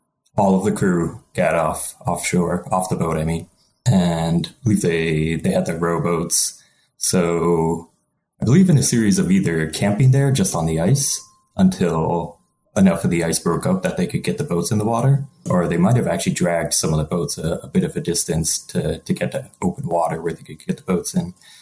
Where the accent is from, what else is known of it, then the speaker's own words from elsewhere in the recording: Rhode Island, United States; now in California, United States; I also in California, actually, but I grew up in Rhode Island.